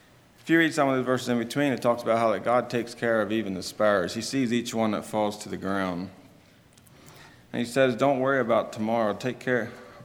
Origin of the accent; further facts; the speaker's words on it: United States; if we as American people have so much, why do we struggle with being thankful?